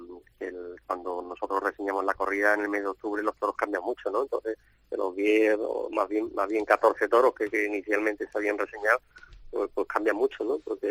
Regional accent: Seville, Andalusia, Spain; Como sevillanos y como abonados que somos y aficionados

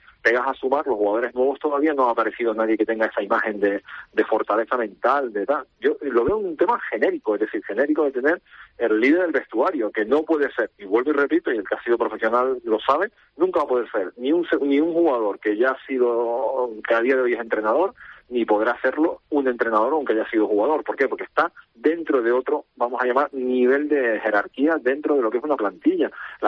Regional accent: Canary Islands, Spain; Siendo canarios

